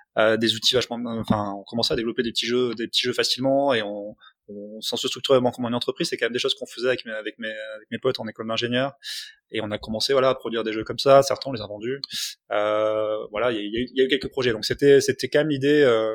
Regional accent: Toulouse, Occitanie, France; Moi je viens de Toulouse, donc assez naturellement finalement quand je suis revenu sur Toulouse

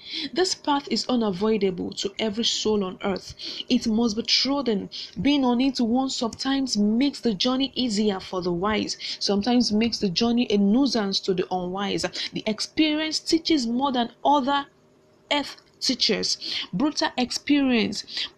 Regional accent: Nigeria; I'm a contestant from Nigeria

